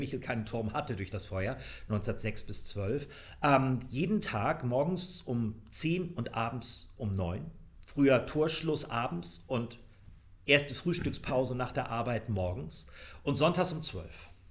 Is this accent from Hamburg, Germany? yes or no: yes; Hamburg, Germany; Naja, und ich komme aus dem Norden